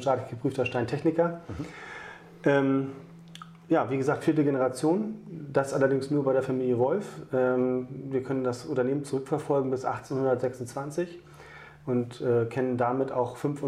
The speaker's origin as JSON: {"language": "German", "town": "Lübeck", "region": "Schleswig-Holstein", "country": "Germany", "tie": "born or raised there", "said": "Ja, ich bin gebürtiger Lübecker, 1977 geboren."}